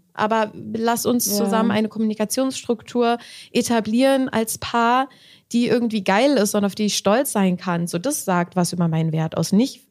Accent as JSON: {"language": "German", "region": "Berlin", "country": "Germany", "tie": "born or raised there", "said": "Ich bin in Köpenick in Berlin aufgewachsen."}